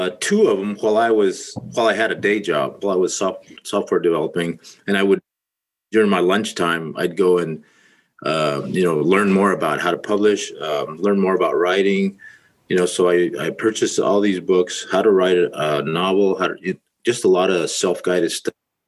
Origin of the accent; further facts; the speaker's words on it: Texas, United States; I talk about me being more of a growth mindset person all the way where I was raised in Texas, where I always wanted to be better at certain things.